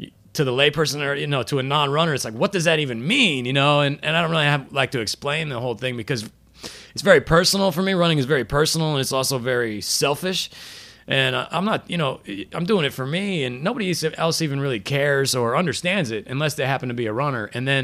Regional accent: Midwest, United States; I mean, I'm from the Midwest, so, you know, and once again, it's not just a Midwestern thing.

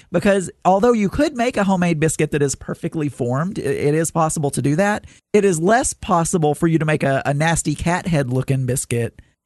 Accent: Arkansas, United States; I am Southern, Daniel. I know about biscuits. I was raised in South Arkansas.

